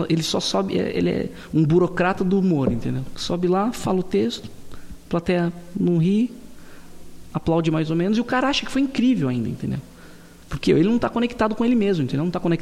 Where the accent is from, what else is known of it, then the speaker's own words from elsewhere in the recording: Atibaia, São Paulo, Brazil; born there; Então, eu nasci em Atibaia